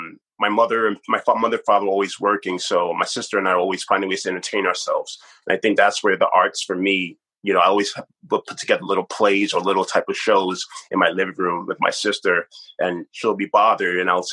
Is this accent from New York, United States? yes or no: yes; New York City, New York, United States; growing up in New York City, we don't have those community theatres.